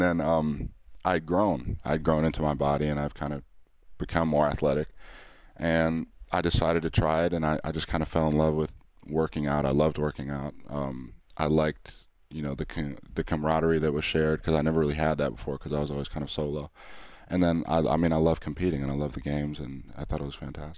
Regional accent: Charlotte, North Carolina, United States; Yeah, so I grew up in Charlotte as well. I went to South Mac High School.

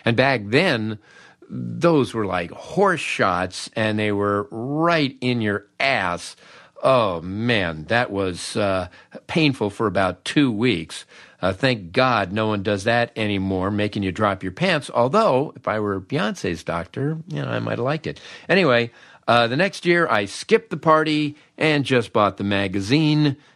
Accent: Peoria, Illinois, United States; And how could my little station growing up in Peoria have this big elaborate jingle package?

